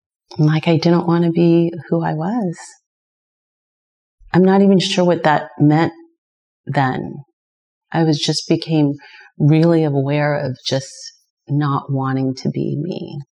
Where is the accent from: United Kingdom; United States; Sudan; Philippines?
Philippines; heritage, where I came from. And the irony is, if you think about autonomy and where I came from, being Filipino means that you have a heritage of colonization and actually not being autonomous or free.